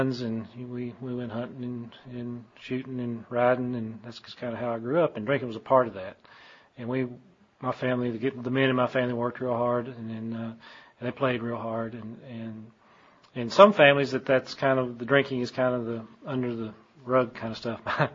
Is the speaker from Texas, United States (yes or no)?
yes; Texas, United States; I grew up out in West Texas. Grew up in a farming and ranching community, a farming and ranching family.